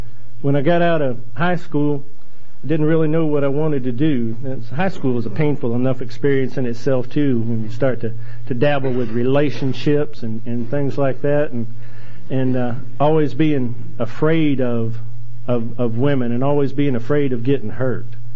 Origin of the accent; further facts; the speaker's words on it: Ohio, United States; born there; I was born in Ohio in 1955, and I didn't have any brothers and sisters